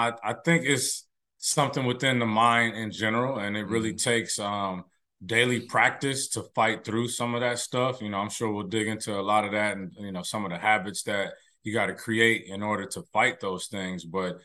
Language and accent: English; Bay Area, California, United States; also born or lived in Atlanta; now in Dallas, United States; I live in Dallas. I grew up in the Bay Area, lived in Atlanta. But yeah, this is where I call my home now, is Dallas, Texas.